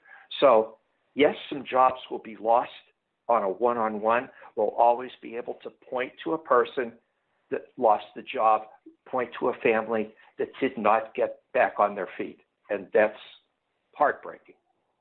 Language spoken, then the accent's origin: English; Pittsburgh, Pennsylvania, United States; moved away as an adult; But for example, I grew up in Pittsburgh, and I sort of lived through this once where the steel mills closed.